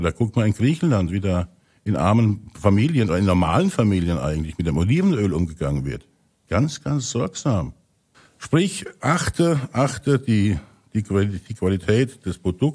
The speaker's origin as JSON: {"language": "German", "town": "Milan", "region": "Lombardy", "country": "Italy", "tie": "born or raised there", "said": "ich bin jetzt in Italien aufgewachsen, in Milano."}